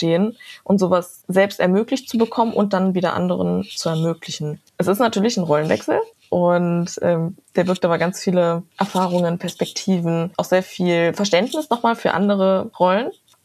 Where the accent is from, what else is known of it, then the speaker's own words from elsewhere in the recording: Frankfurt, Brandenburg, Germany; Jetzt komme ich jetzt aus Frankfurt-Oder, ich studiere an der Viadrina.